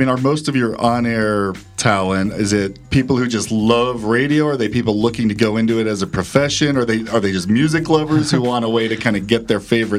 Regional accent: Ogden, Utah, United States; the college station up at Weber State University in Ogden, my hometown.

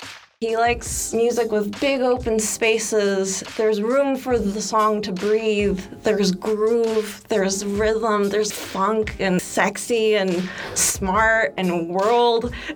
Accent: Layton, Utah, United States; So I grew up in Layton, and so there was not a lot of music

